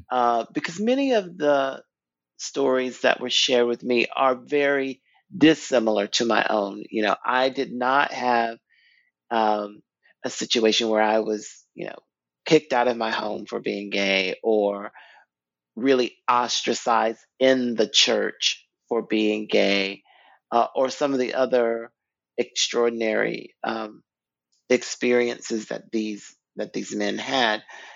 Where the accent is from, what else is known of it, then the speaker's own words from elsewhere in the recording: the South, United States; because I am Black, I am gay, I'm from the South, and I collected the stories.